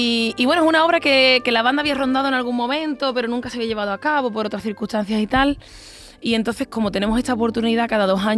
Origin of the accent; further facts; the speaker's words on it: Andalusia, Spain; accent: Andalusian; yo creo que tengo acento andaluz, pero un acento andaluz, oye, correcto, ¿no?